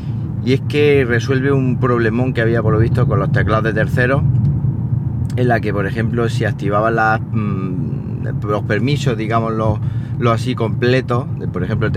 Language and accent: Spanish; Siles, Andalusia, Spain; Y es que la feria de mi pueblo ha hecho mella. Como sabéis, ya os comentaba que iba a estar por Siles de feria